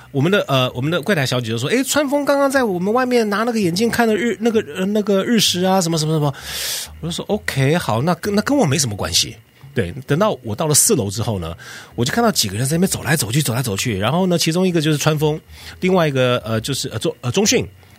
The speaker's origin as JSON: {"language": "Chinese", "town": "Los Angeles", "region": "California", "country": "United States", "tie": "born or raised there", "said": "我在洛杉矶长大的，"}